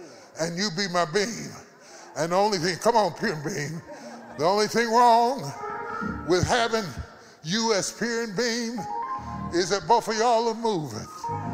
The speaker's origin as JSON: {"language": "English", "region": "West Virginia", "country": "United States", "said": "I came from West Virginia where we had houses so strong, you could live in the basement."}